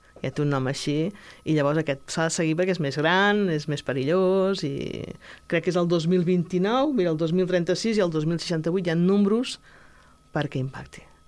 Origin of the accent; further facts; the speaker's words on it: Sabadell, Catalonia, Spain; born there; Jo visc a castellà, però jo vaig néixer a Sabadell.